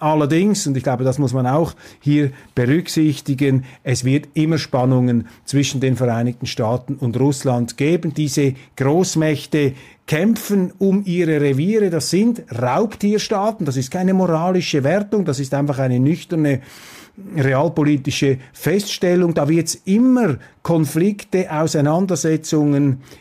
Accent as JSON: {"language": "German", "country": "Switzerland", "said": "ich finde das sehr inspirierend, vor allem als Schweizer, wenn wir sehen, wie wir da auch über den Tisch gezogen werden"}